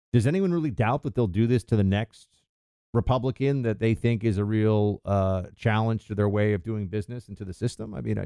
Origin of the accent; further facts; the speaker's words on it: New York, United States; Reminds me of my hometown, New York.